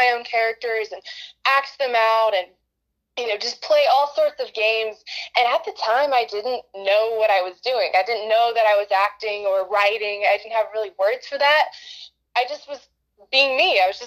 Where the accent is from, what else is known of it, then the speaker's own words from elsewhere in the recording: Austin, Texas, United States; So I grew up in Austin, Texas. This is home for me.